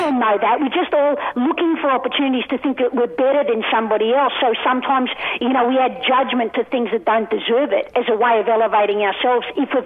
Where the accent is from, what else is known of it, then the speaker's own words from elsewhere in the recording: Broadmeadows, Victoria, Australia; accent: half Yobbo, half my parents; My accent's from Broadmeadows. What do you reckon? Nah, come on, my accent is half Yobbo, half my parents.